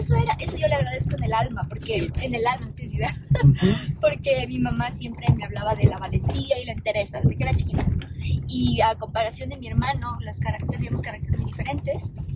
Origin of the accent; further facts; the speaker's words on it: Quito, Pichincha, Ecuador; Yo nací en Quito, soy quiteña, súper quiteña.